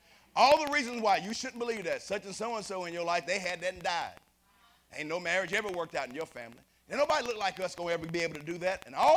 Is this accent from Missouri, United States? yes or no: no; Shepherdsville, Kentucky, United States; I grew up in Shepherdville at Bryce Temple